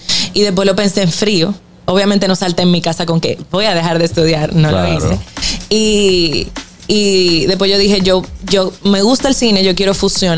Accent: Dominican Republic; Yo soy dominicana.

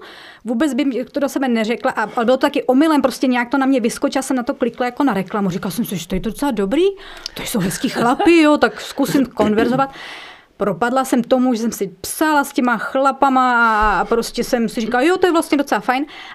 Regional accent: Zlín, Zlín Region, Czechia; now in Prague, Czechia; oba dva jsme ze Zlína, to jsme vůbec netušili.

